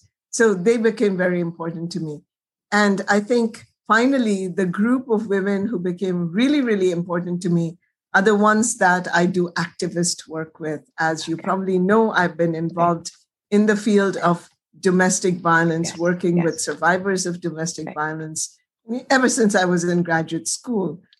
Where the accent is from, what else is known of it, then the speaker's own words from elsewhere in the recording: Kolkata, West Bengal, India; And I grew up in Kolkata, as did you.